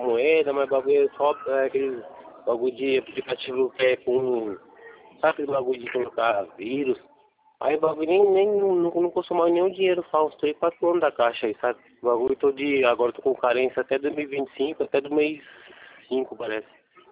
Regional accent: Boituva, São Paulo, Brazil; Eu sou de Boituva

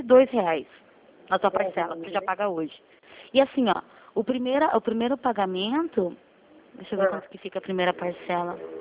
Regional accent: Curitiba, Paraná, Brazil; eu sou daqui de Curitiba, tá? Eu não sou de Passira.

